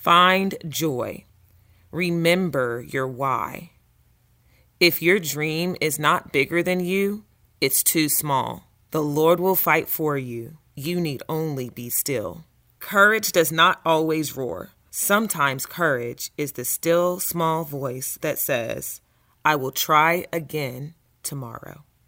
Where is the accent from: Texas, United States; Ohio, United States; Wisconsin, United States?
Texas, United States; now in New Orleans, United States; I am from, or I live in New Orleans, Louisiana. I was born and raised in Texas, but I moved out here with my parents because they're in oil.